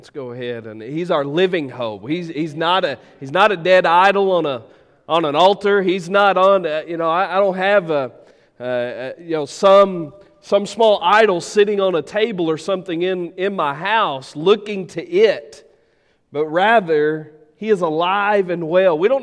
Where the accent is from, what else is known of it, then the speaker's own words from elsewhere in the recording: Ratcliffe, Arkansas, United States; Look, I grew up in Ratcliffe, Arkansas. I'm just me.